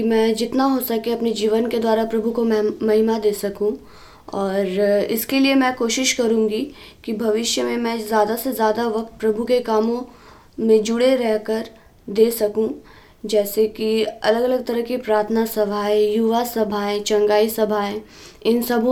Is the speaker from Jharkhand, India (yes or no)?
yes; Jharkhand, India; और मैं झारखंड की रहने वाली हूँ।